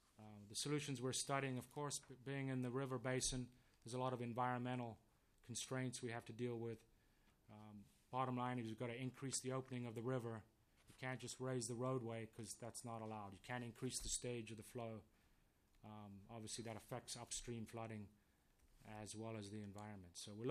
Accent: England, United Kingdom; now in United States; I'm originally from England. Actually had the honor to become a U.S. citizen last week.

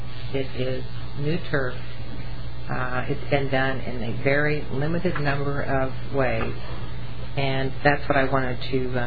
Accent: Missouri, United States; born there; Actually, I can say it because I was born in Missouri, but I play that down when I'm running, you know, for election in Kansas.

